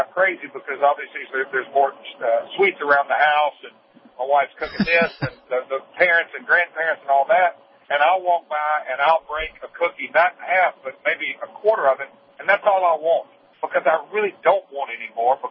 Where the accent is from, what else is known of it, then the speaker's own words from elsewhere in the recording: the South, United States; we were raised in the South on sweet tea